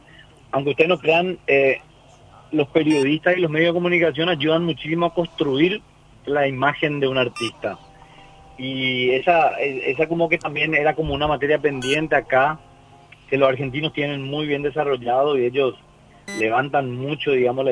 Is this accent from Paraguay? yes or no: yes; Paraguay; la nueva identidad que tenemos como paraguayos jóvenes y semi jóvenes